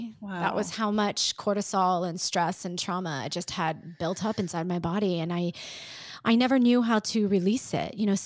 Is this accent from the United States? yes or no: yes; Pittsburgh, Pennsylvania, United States; is not an uncommon tale of where I grew up outside of Pittsburgh, PA.